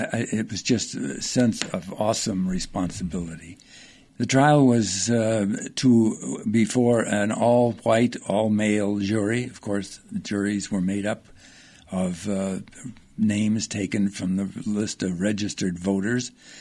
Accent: Boston, Massachusetts, United States; born there; because I was born in Boston and Lexington and Concord was part of my DNA, as it were.

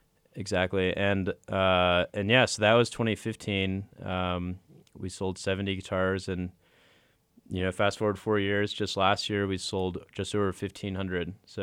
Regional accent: Chicago, Illinois, United States; So we're from Chicago.

